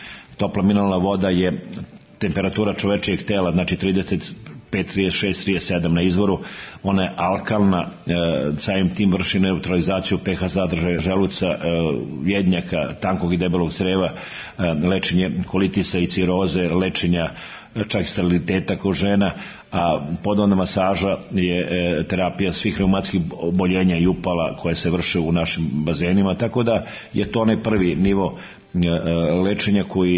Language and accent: Serbian; Vrnjačka Banja, Šumadija and Western Serbia, Serbia; born there; ja sam rođen u Vrnjačkoj Banji